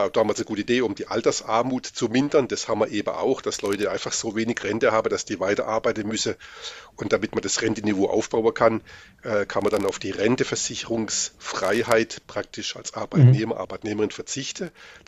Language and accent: German; Baden-Württemberg, Germany; Also ich bin ja Schwabe